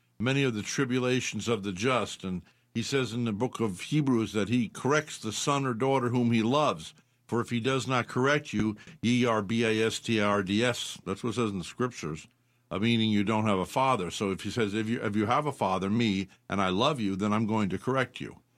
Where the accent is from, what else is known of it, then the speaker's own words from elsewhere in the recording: Poughkeepsie, New York, United States; My mother was born in Newburgh. I'm from Poughkeepsie.